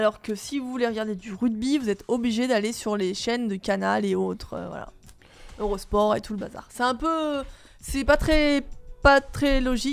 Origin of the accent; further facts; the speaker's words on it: France; je suis française. Ouais. À la rigueur, un petit peu l'Italie parce que j'ai de la famille italienne, donc on va dire France-Italie.